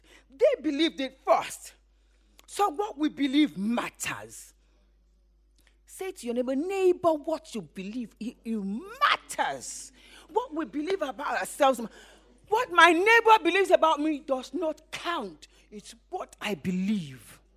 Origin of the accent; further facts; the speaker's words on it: United Kingdom; Like, I'm British, right? And I come from Britain. I'm a British woman from Britain.